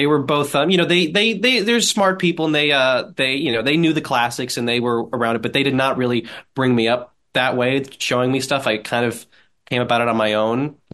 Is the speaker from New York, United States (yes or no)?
yes; Manhattan, New York, United States; luckily, I grew up in Manhattan, and there's a lot of great resources in New York for seeing these films in theaters.